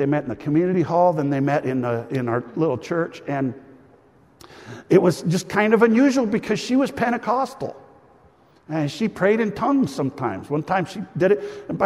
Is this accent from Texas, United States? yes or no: no; Washington, United States; No, I don't ever get an amen on the husky thing, but I grew up in Washington, so.